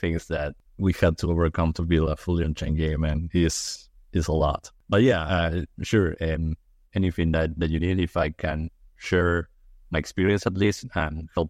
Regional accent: Argentina; I'm from Argentina.

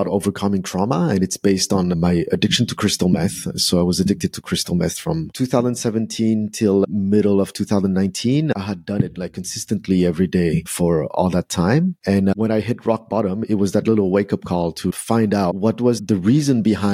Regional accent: France; I grew up in France. So I was born and raised in France. And my father was a very typical immigrant father.

